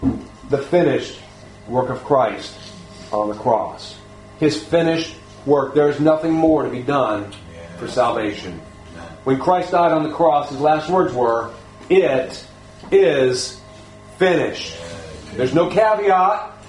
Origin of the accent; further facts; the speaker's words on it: the South, United States; Look, we're from the South.